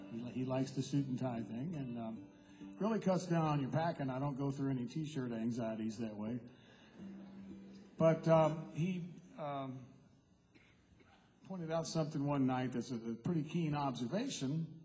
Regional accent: Bowling Green, Kentucky, United States; I grew up in Bowling Green, Kentucky.

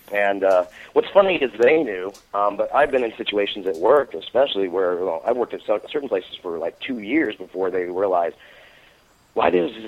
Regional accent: San Francisco, California, United States; I mean, growing up in San Francisco, and I was living in the city at that time

